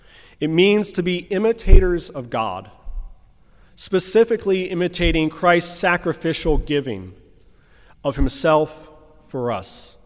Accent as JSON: {"language": "English", "town": "Cleveland", "region": "Ohio", "country": "United States", "tie": "born or raised there", "said": "There's also the infamous Cuyahoga River near where I grew up in Cleveland, Ohio, which actually caught fire on multiple occasions."}